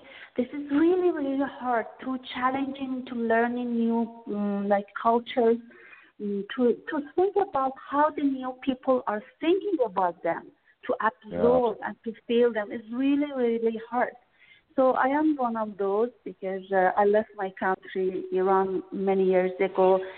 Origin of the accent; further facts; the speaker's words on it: Canada; because I'm Canadian, I lived in Canada.